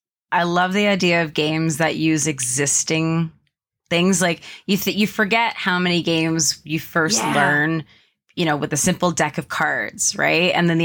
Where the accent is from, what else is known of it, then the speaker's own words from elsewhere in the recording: Canada; I'm Canadian, you know, so we get force fed French from the start.